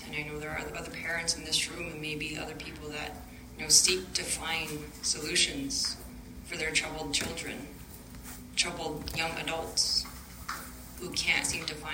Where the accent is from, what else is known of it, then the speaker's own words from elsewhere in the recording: Rankin Inlet, Nunavut, Canada; also born or lived in Iqaluit; growing up in Rankin, Akbet, and here in Iqaluit